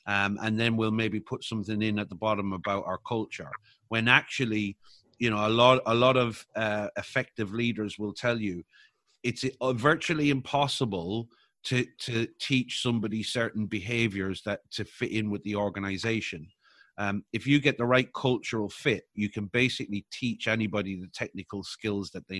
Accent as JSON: {"language": "English", "country": "Ireland", "said": "So I know people, as an Irish person, we have a lot of immigration from Ireland."}